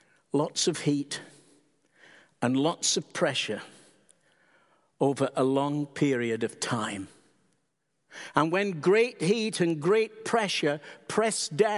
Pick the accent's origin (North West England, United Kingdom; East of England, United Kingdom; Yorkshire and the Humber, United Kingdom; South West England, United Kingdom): Yorkshire and the Humber, United Kingdom; Barnsley; grew up in my hometown in the north of England, Barnsley